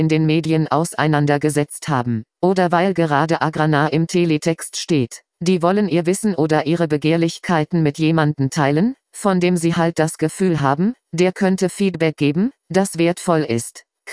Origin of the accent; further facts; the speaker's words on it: Austria; Man hat bei uns in Österreich, eh nur in Wien